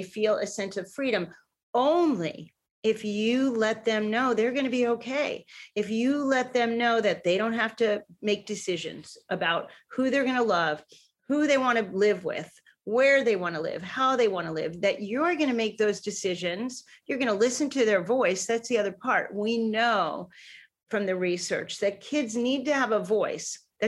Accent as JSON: {"language": "English", "region": "Florida", "country": "United States", "said": "I come from Florida. If we're afraid of hurricanes, kids are afraid of hurricanes."}